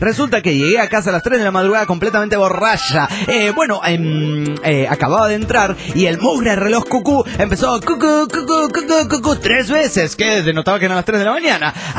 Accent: Costa Rica; Hola, ¿qué tal? … de Costa Rica.

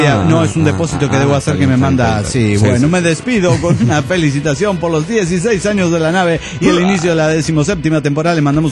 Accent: Argentina; Recuerden que yo soy de Argentina

